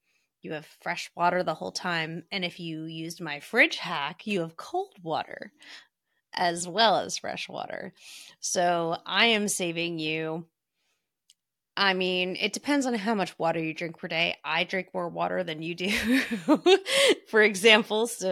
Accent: New York, United States; I'm from New York. I love tap water there.

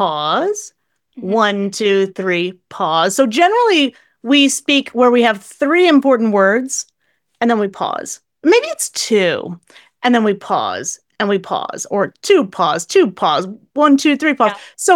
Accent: Northeast, United States; But I'm also from the Northeast, so I'm like a freight train. I speak quickly in English anyways.

